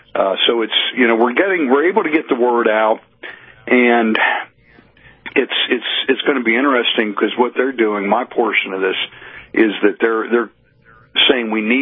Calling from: Pennsylvania, United States; I'm calling you from Pennsylvania today and talking from Pennsylvania

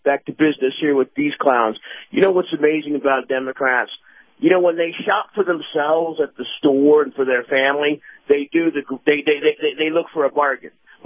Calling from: Tampa, Florida, United States; Boss, this is … in Tampa.

